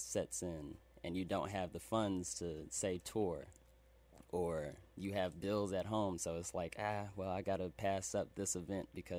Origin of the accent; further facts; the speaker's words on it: Little Rock, Arkansas, United States; born there; Native. No, I was born in Little Rock, Arkansas. My parents were military. I was adopted.